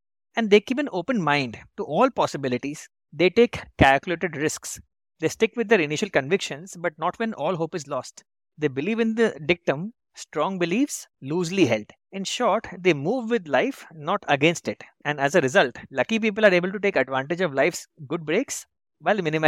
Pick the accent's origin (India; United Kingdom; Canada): India; I consider myself lucky to have been born and brought up in India, a vibrant democracy with a rich, diverse culture